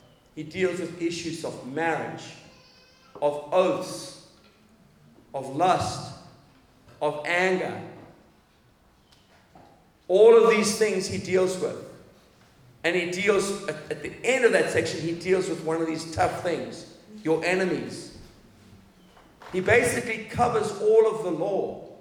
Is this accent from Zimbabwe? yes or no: yes; Zimbabwe; I've got some brothers here from Zimbabwe. I'm from Zimbabwe.